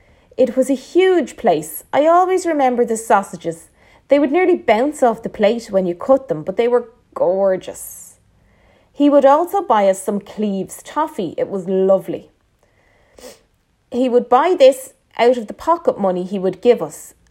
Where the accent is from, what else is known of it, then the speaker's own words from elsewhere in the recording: Dublin, Leinster, Ireland; My childhood was good growing up in Coolock.